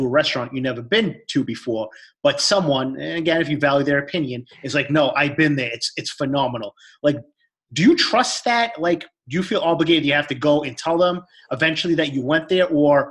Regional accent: East Boston, Massachusetts, United States; People know this is how I talk. I'm from Eastie.

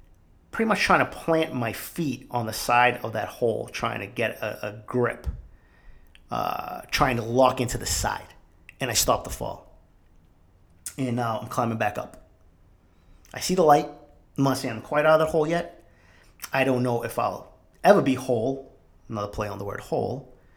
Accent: Boston, Massachusetts, United States; growing up in East Boston. Now I literally have a fucking 9-foot glass window overlooking Fenway Park.

